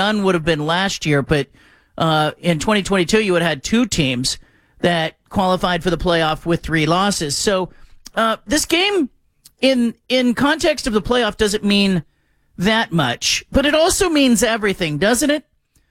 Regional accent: Bay Area, California, United States; because I grew up in the Bay Area

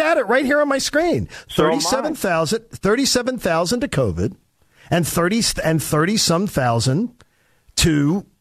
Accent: Broomall, Pennsylvania, United States; You've seen on the homepage of Broomall, Pennsylvania, I'm one of the most famous residents of my hometown.

